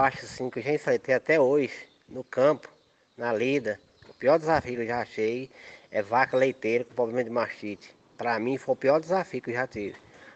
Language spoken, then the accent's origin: Portuguese; Sobradinho, Federal District, Brazil; born there; nasci no DF, cidade de Sobradinho, no ano de. Nasci 25/10/1972, me criei no campo e até hoje moro no campo. Nunca fui para a cidade. Toda a vida morei na roça, toda a vida.